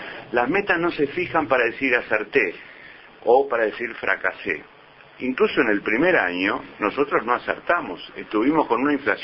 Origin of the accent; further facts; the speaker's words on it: Uruguay; A mí me alegra como uruguayo